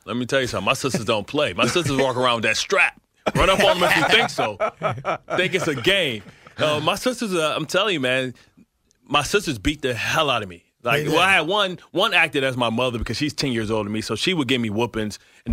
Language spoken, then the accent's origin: English; Detroit, Michigan, United States; Man, it doesn't get any funnier than being growing up in Detroit in the 80s during the crack and gang era, man.